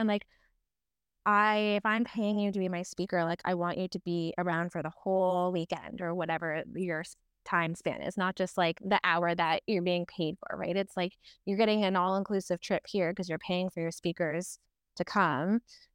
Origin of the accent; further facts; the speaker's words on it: Ontario, Canada; I grew up in Ontario